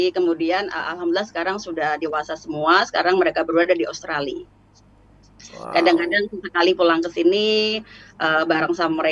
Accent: Indonesia; Karena memang saya dari Indonesia suka di pendidikan.

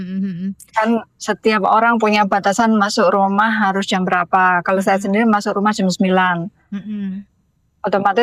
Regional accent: Malang, East Java, Indonesia; now in Hong Kong; Saya asli Malang, Pindad.

